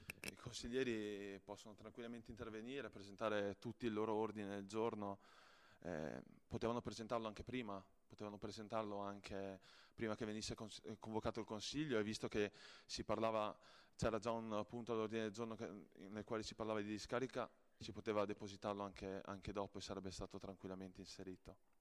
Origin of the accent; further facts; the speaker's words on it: Chizzola, Trentino-Alto Adige, Italy; now in Ala, Italy; Io, anche se ora vivo ad Ala, sono di Chizzola e sono cresciuto negli anni importanti delle distillerie Cipriani.